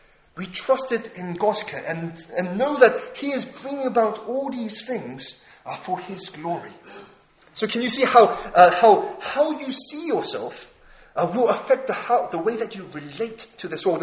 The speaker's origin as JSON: {"language": "English", "country": "South Korea", "lives_now": "United Kingdom", "said": "Unlike my Korean citizenship that I sadly had to give up. Koreans don't allow dual nationality, sadly."}